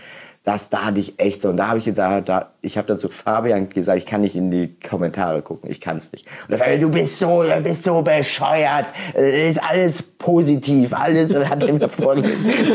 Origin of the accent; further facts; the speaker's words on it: Hesse, Germany; Bei uns im Dorf, ich bin ja aus dem Dorf in Hessen, da hat man so schöne Ausdrucksarten.